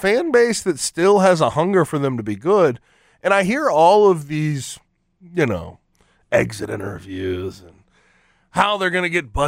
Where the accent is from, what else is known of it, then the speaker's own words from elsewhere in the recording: St. Louis, Missouri, United States; I know we have this conversation in Memphis, but growing up in St. Louis, never had the conversation about safety when attending a Cardinals game.